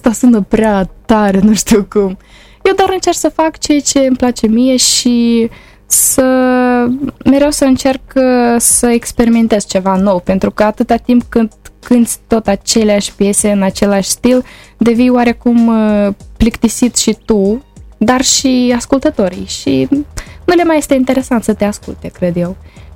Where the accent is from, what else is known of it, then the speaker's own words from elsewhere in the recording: Bălți, Moldova; Eram mică și cu colindatul mergeam când eram la Bălți, pentru că eu sunt din Bălți.